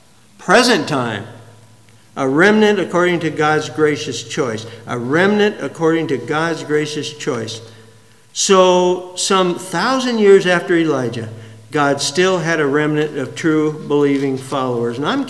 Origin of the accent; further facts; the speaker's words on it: Blairsburg, Iowa, United States; I was raised in Blairsburg, Iowa, population 225.